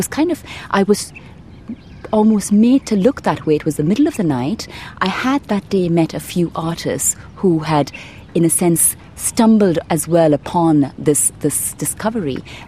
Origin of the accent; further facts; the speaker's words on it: Mumbai, Maharashtra, India; now in France; I live in France. I'm of Indian origin. I grew up in Bombay.